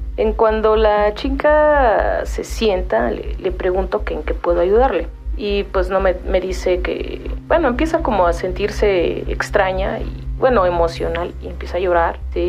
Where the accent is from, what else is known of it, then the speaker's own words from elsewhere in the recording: Coyoacán, Mexico City, Mexico; Soy originaria de Coyoacán, de la Ciudad de México